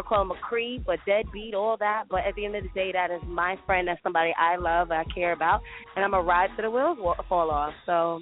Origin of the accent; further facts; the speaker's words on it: Queens, New York, United States; You know, we are from Queens originally.